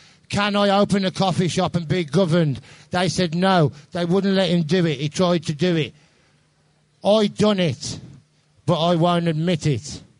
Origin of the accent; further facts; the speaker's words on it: Midlands, United Kingdom; I'm up from the Midlands, and I want to talk about drugs.